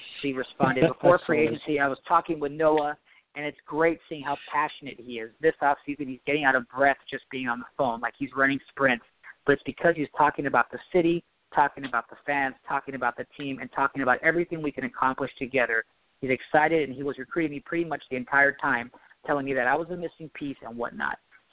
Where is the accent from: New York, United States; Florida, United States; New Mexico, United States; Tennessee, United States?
New York, United States; So growing up in New York, playing, watching the Knicks, you know that this fan base is starved for a championship.